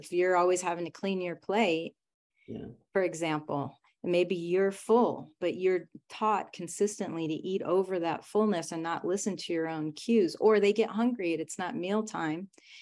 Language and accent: English; New Mexico, United States; I grew up in New Mexico.